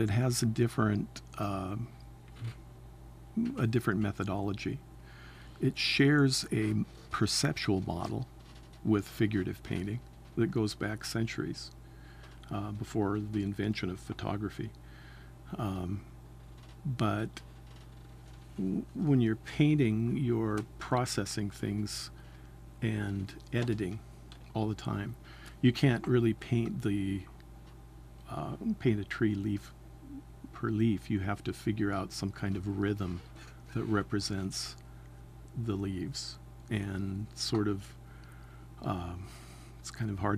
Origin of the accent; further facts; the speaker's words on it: Glenrose Prairie, Washington, United States; You know, I grew up in Glenrose Prairie, and I hardly recognize it now.